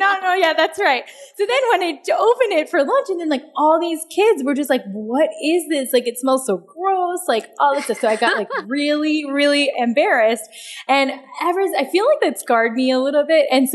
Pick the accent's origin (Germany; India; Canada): India; also born or lived in Virginia, United States; growing up in India and in Virginia